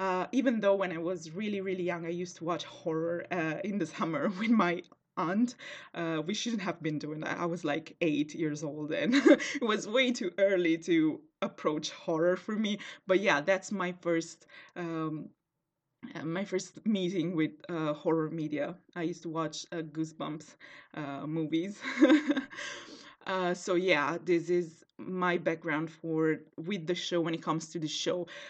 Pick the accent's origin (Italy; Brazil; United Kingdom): Italy; English is a second language; So as I said, I'm from Italy, which means that my approach to Supernatural might be a little weird